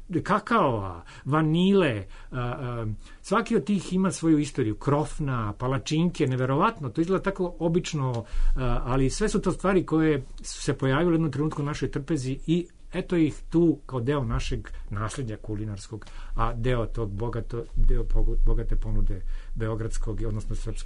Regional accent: Užice, Central Serbia, Serbia; pošto sam odrastao u vreme kad je, a rođen sam u Užicu, tamo je taj Radio Tesla i te programi na Radio Beogradu bili su zaista za mene prozor u svet.

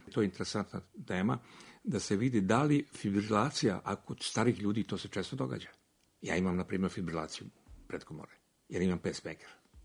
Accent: Serbia; ja imam američki pasoš, ali ja sam Srbin.

